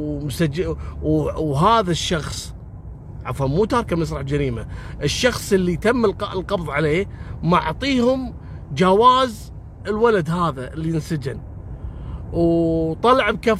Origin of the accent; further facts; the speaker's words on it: Kuwait; أنا ذاكر لكم قصة صارت عندنا في الكويت